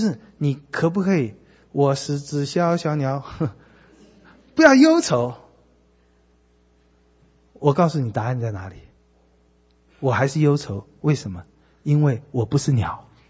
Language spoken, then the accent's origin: Chinese; China; now in United States; 没关系啊，我们中国人省吃俭用，过一阵就还了